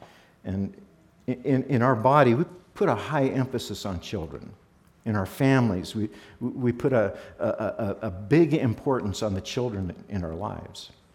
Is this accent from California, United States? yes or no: yes; Crescent City, California, United States; I grew up in Crescent City, never really went anywhere, and so I'd never met a lot of international people.